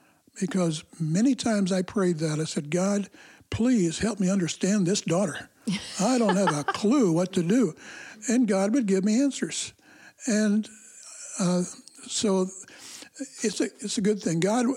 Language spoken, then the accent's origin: English; Kansas City, Missouri, United States; Well, here I'm from Kansas City. I was praying for the wife. My wife is from Ohio. We meet in Chicago